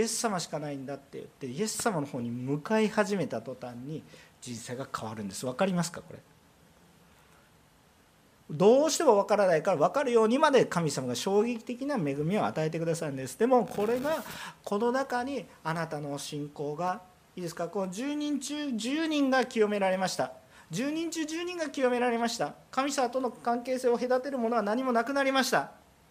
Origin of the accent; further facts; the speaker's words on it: Kansai, Japan; おいしいって理解できますかね、関西人なんでね